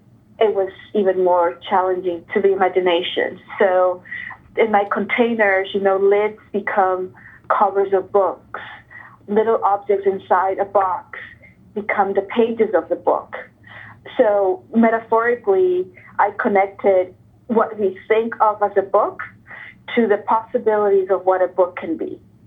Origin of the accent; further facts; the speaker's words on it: Ecuador; my cultural background, but also my remembrances as a child, mm-hmm. and also what I went through and my experiences when I was growing up in Ecuador.